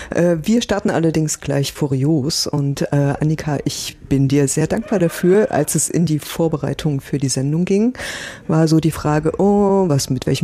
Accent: Weimar, Thuringia, Germany; ich komme aus Weimar

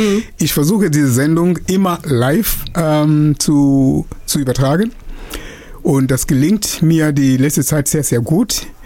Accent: Mozambique; German is a second language; now in Germany; dann habe ich einige Freunde im Norden Mosambik, wo ich herkomme ursprünglich.

